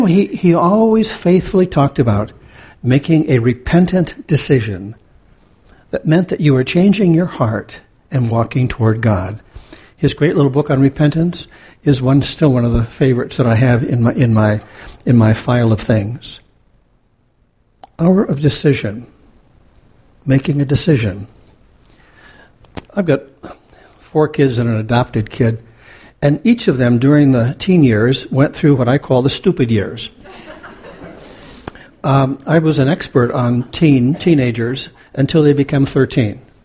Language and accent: English; New Hampshire, United States; I'm from New Hampshire. I grew up 42 miles from Fenway Park, but who's bringing up the Red Sox?